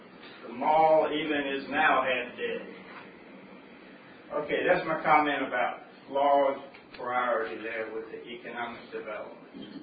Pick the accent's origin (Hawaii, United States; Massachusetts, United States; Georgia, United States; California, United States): Georgia, United States; Macon; I grew up in Macon. I've lived here for 60-something years. When I was a kid, Pinona was the edge of Macon.